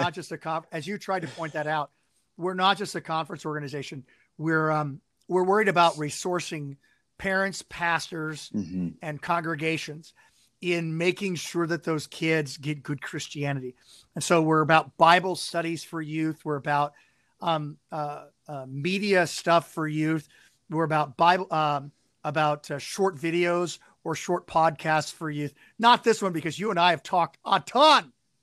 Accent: the South, United States; accent: Southern; My Southern accent, which has been cloaked in serving up North for a while

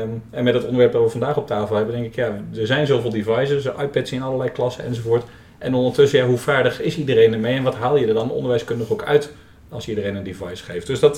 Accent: Overijssel, Netherlands; ik ben opgegroeid in Twente

